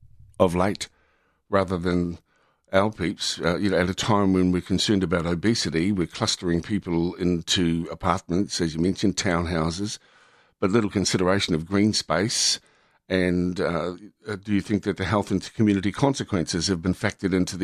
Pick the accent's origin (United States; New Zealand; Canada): New Zealand; But it's quite a departure from the way that we grew up as Kiwi kids